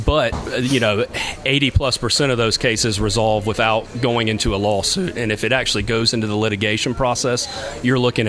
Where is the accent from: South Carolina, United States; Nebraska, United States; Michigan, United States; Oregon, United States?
South Carolina, United States; Rock Hill; So I was born and raised in Rock Hill.